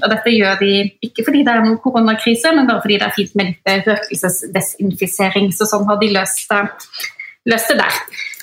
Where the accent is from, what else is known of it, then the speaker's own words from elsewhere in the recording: Ølen, Vestland, Norway; i Fatland Ølen, der jeg kommer fra